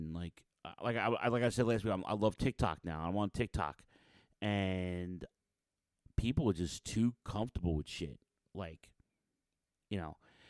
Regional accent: New York City, New York, United States; Now, I'm from Western Queens, so this is like the eastern part of Queens, right?

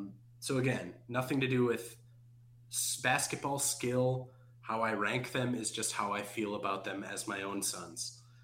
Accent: Wisconsin, United States; now in Indiana, United States; I live in Indiana right now. I'm from Wisconsin originally, but I live in Indiana right now.

